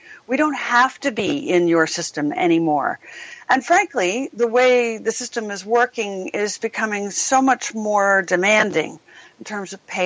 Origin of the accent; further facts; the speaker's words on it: United States; I think that the American side doesn't get this because, well, you know, I'm American and I've worked for now two presidents.